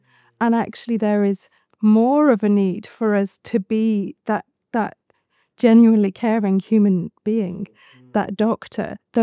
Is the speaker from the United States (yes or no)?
no; East Midlands, United Kingdom; I was born in the 70s. Oh my God, I shouldn't have disclosed that quite so early on. I grew up in the Peak District, close to Manchester. I loved growing up in the countryside. I then went to Nottingham University